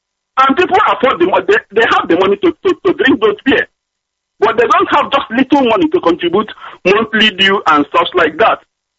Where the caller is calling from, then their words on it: Stavanger, Rogaland, Norway; I'm calling from the southwest coast of Norway, Stavanger.